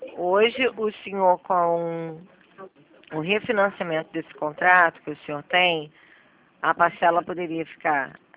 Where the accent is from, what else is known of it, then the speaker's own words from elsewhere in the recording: Rio de Janeiro, Brazil; Sou do centro do Rio.